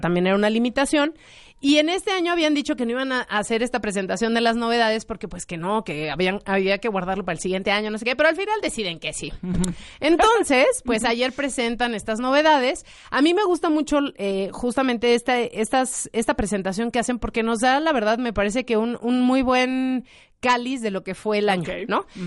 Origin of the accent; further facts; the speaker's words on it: Mexico; no es porque yo sea mexicana, obviamente me da mucho orgullo ser mexicana, pero las personas que somos de México somos el grupo de hispanohablantes más grande que hay